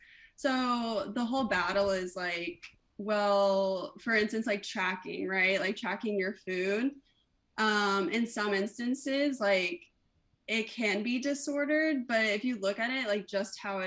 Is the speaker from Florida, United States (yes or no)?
yes; Florida, United States; Like, no, I was born and raised in Florida.